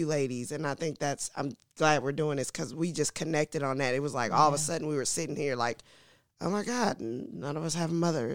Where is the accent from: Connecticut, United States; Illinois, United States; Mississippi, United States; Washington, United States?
Illinois, United States; now in Atlanta, United States; I live in Atlanta by way of Chicago suburbs.